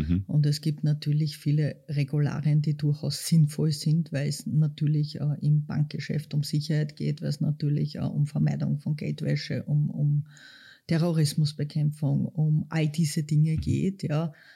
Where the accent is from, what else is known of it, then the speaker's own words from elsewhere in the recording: Klosterneuburg, Lower Austria, Austria; Also ich bin aus Klosterneuburg